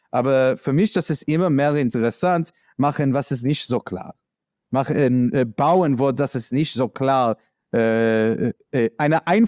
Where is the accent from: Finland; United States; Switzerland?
United States; New York; German is a second language; now in Berlin, Germany; Okay, ich komme aus New York, ja.